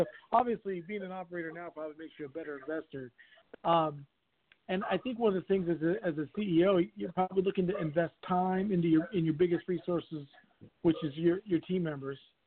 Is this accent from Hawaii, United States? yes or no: yes; Hawaii, United States; I'm calling from the great state of Ohio today, but I am from Hawaii.